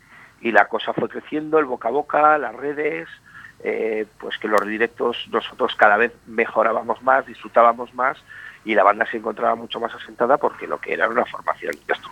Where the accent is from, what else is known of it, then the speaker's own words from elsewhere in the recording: Galicia, Spain; yo siendo de origen gallego